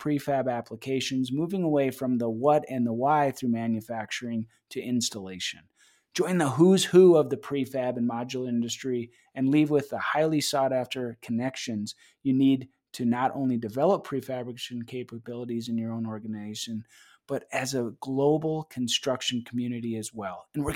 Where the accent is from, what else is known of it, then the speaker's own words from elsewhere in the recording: Denver, Colorado, United States; in my hometown, the 303 Denver, Colorado.